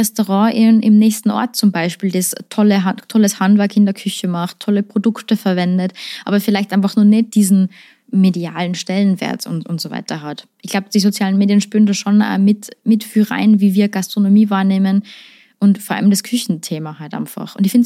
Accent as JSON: {"language": "German", "region": "Tyrol", "country": "Austria", "said": "ja sicher, ich bin ja eine Tirolerin."}